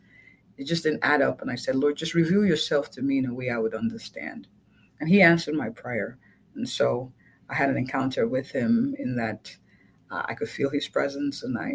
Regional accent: Nigeria; Even growing up, you know, in a strict, you know, culture, I'm Nigerian.

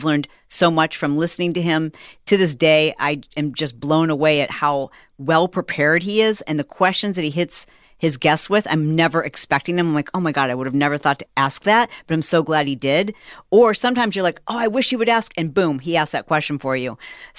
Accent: Michigan, United States

